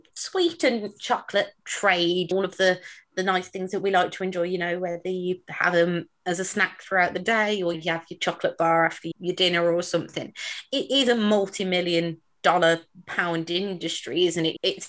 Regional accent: West Midlands, United Kingdom; Yeah, I'm from the area. I'm not a Brummie, but I do live very close by.

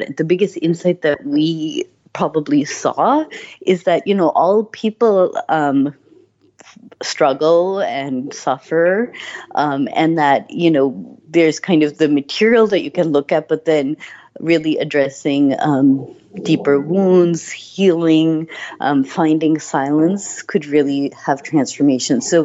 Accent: Boston, Massachusetts, United States; my parents were very much an immigrant family growing up in Boston. So, you know, our core was our Indian family who had also come to the U.S. as well as that Indian community.

